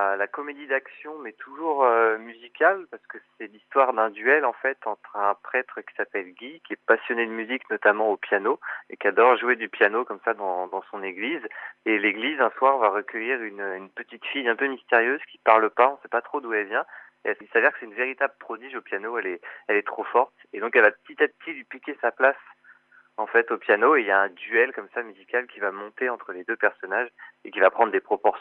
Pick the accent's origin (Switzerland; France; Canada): France; Saint-Jean-de-Monts, Pays de la Loire; je suis originaire de Saint-Jean-de-Monts, je suis montois. Donc, il y avait évidemment la tâche du fait que j'ai grandi là-bas et du fait que j'ai mes repères là-bas.